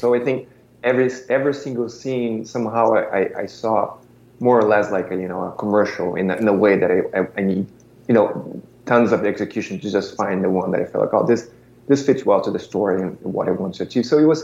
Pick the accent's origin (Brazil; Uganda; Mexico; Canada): Brazil; moved away as an adult; now in United States; I was born and raised in Brazil